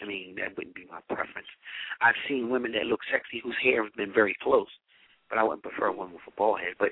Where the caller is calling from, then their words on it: Philadelphia, Pennsylvania, United States; I'm calling from Pennsylvania, Philadelphia area.